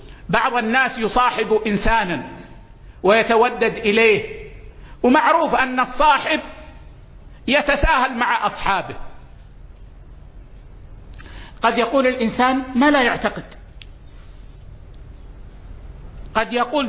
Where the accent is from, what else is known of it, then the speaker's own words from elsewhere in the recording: Saudi Arabia; عندنا في السعودية